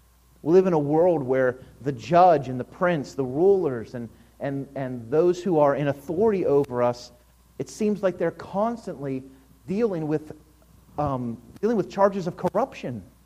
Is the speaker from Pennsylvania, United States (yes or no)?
yes; Pittsburgh, Pennsylvania, United States; growing up in the Pittsburgh area, like so many people, I grew up watching Mr. Rogers' Neighborhood.